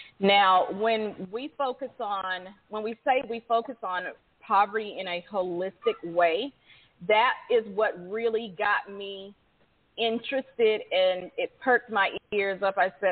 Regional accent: Morven, North Carolina, United States; I am from Morven in Anson County. That's in North Carolina.

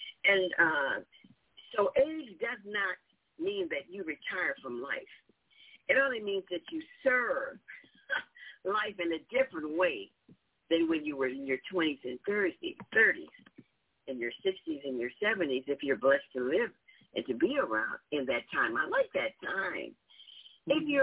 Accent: New Orleans, Louisiana, United States; I went to New Orleans. Ooh, that's my hometown

